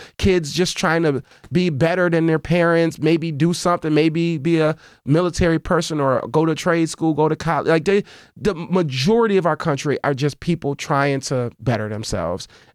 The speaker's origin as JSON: {"language": "English", "town": "Buffalo", "region": "New York", "country": "United States", "tie": "born or raised there", "said": "because I grew up in Buffalo, which is a city, large urban city, right?"}